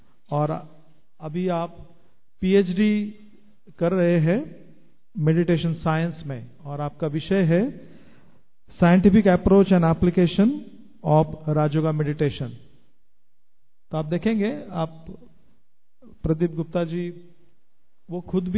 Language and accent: Hindi; Pune, Maharashtra, India; मैं जिस शहर से आता हूँ, पूना शहर